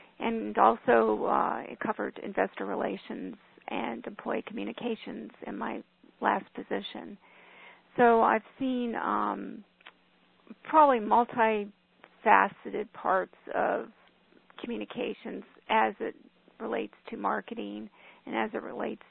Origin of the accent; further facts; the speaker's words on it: Florida, United States; I'm from Florida.